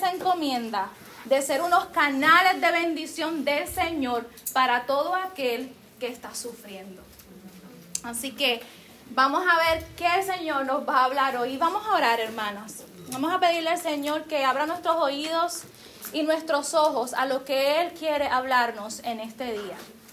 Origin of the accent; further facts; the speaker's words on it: Puerto Rico; como dicen en mi país, Puerto Rico